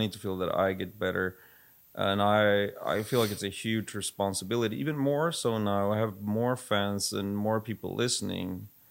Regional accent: Sweden; accent: Swedish; English is a second language; And with my Swedish accent and all the shit I got going for me.

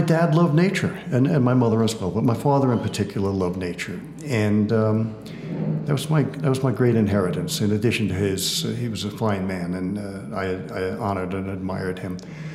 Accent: Wantagh, New York, United States; No, I did. I grew up in New York on Long Island, a little town called Wantagh.

